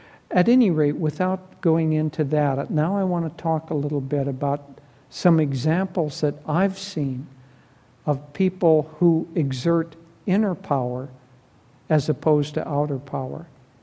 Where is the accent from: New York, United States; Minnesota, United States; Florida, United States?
Minnesota, United States; So it was I grew up in Minnesota, so probably conversation was slightly above average, you know, in our household.